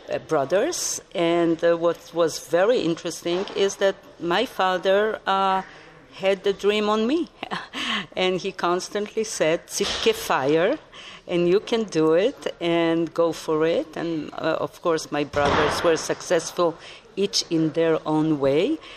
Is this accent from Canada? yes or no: no; Israel; moved away as an adult; also born or lived in Russia; now in United States; I come from the 3 troublemaking countries in the world. I was born in Russia, where I got the passionate Mama Earth, Mother Earth. I was raised in Israel, where you get the chutzpah. And now I'm already 39 years in America